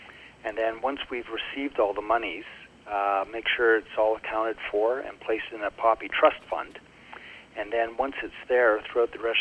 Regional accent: Hamilton, Ontario, Canada; I am originally from Hamilton, and I was with the Army Reserves with the Argyll and Sutherland Highlanders of Canada in Hamilton.

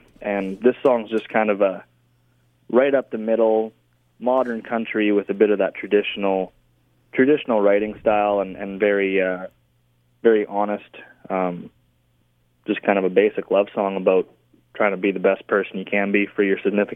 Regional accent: Chase, British Columbia, Canada; I was born and raised here in Chase, British Columbia, and I've kind of moved all over in the last 5 or 6 years, but came back to Kamloops, which is about, I want to say, 45 minutes away

